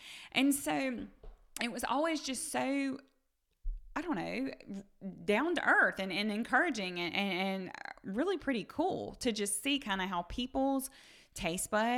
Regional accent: the South, United States; I personally don't know if I'd be able to do anything different, but because I am from the South, but you see what I'm saying.

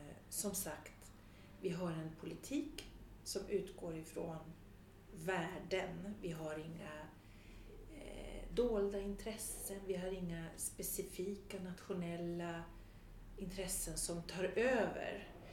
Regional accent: Sweden; Som svensk så har man förmånen att representera en utrikespolitik som är baserad på värden.

